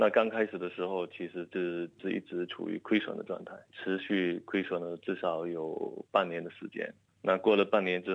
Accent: China

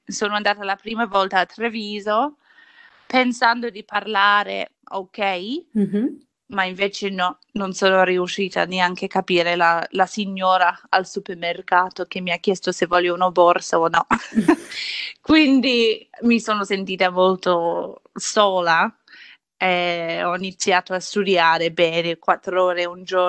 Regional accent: Armidale, New South Wales, Australia; Ok, mi sono cresciuta ad Armidale, o Armidale, che è un paesino 7 ore nord da Sydney, in campagna, un'oretta di là, quindi mezzo di niente

